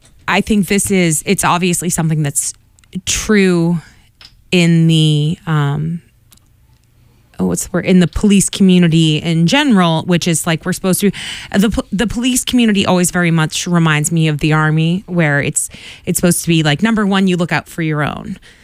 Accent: Quincy, Massachusetts, United States; Every single person I knew growing up in Quincy, we're not part of Boston.

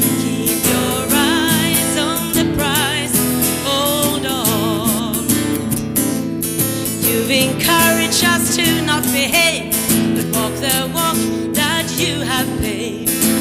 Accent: Sweden; English is a second language; now in United States; let me tell you something about my accent. I come from Sweden, and I live with an Englishman, and now live here in the United States. So I tend to cope whoever I talk to.

